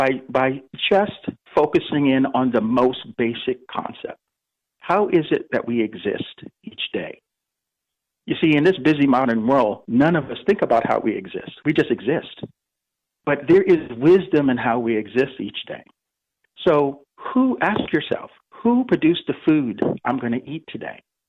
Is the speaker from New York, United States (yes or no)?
yes; Bronx, New York, United States; I mean, I was born and raised in the Bronx, you know, by a single parent, college educated, graduate school educated.